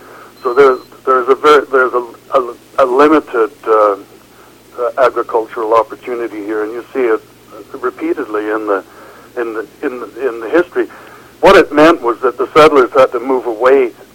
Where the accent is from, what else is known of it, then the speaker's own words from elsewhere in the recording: Edmonton, Alberta, Canada; born there; now in Vancouver, Canada; Well, I was born in Edmonton.